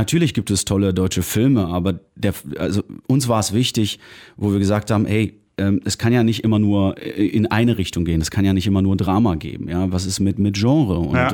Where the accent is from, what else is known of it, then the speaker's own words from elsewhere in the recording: Poland; Und ich bin Pole